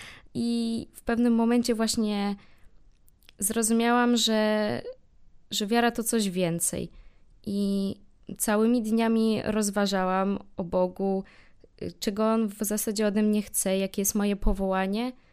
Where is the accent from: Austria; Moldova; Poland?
Poland; Warsaw, Masovian Voivodeship; Tak, pochodzę z Warszawy.